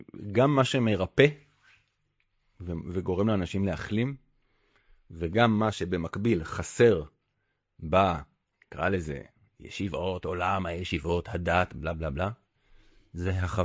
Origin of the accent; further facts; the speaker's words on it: Kfar Adumim, West Bank, Israel; also born or lived in Tel Aviv; אני מתנחל, גדלתי בכפר אדומים, כאילו. אני חייתי המון שנים בתל אביב, עבדתי בערוץ תקשורת, שוב, הכל במרכאות, מאוד חילוני, תל אביבי